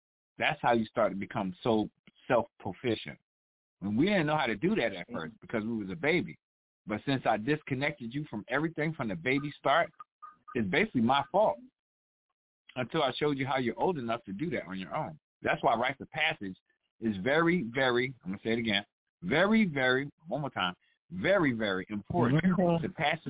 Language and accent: English; Frankfurt, Hesse, Germany; I came from Frankfurt, Germany.